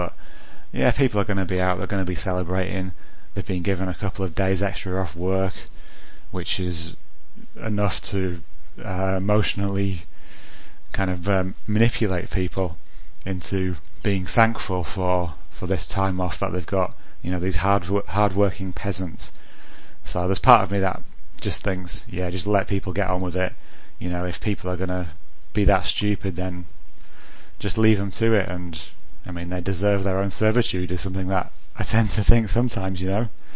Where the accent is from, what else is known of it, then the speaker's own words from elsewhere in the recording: Yorkshire and the Humber, United Kingdom; I'm from Yorkshire, West Yorkshire in particular